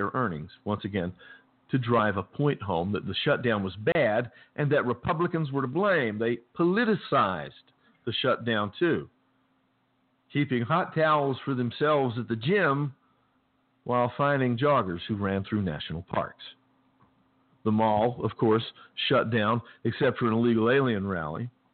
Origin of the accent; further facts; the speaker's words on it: West Virginia, United States; I'm from West Virginia.